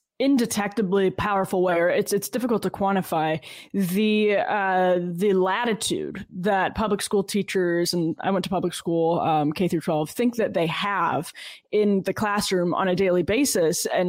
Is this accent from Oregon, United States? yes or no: no; Wisconsin, United States; so I'm from Wisconsin, I think about when the Act 10 controversy erupted in 2011